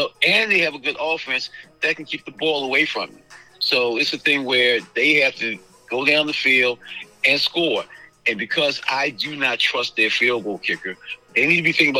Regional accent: Baltimore, Maryland, United States; I know I call them Bum Birds and all. And that's my hometown team.

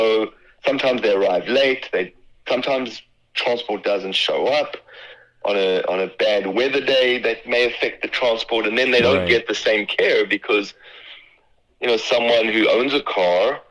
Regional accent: Johannesburg, Gauteng, South Africa; moved away as an adult; now in United States; That's correct, in Johannesburg.

